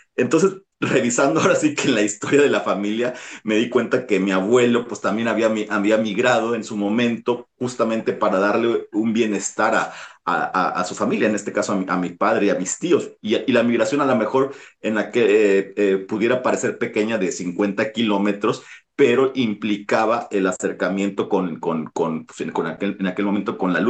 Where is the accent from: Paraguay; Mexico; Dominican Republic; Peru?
Mexico; Ciudad Victoria, Tamaulipas; moved away as an adult; also born or lived in Tampico; now in Spain; yo me desplacé de mi ciudad de origen, de Ciudad Victoria, a Tampico para estudiar la universidad